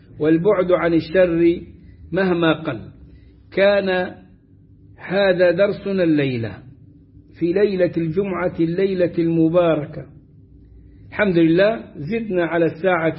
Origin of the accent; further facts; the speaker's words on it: Sohag, Sohag Governorate, Egypt; يقولون أنت من المنصورة، أقول أنا من سوهاج